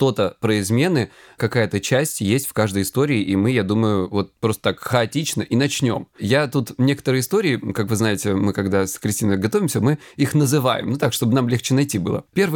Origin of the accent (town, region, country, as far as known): Krasnodar Krai, Russia